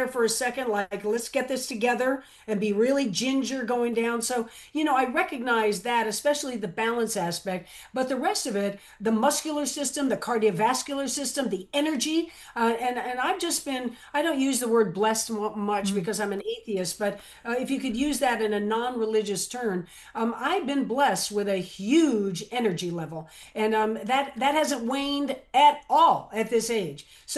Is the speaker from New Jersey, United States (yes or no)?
no; Florida, United States; Well, for me, I grew up in Southern Florida, right down the road from Miami.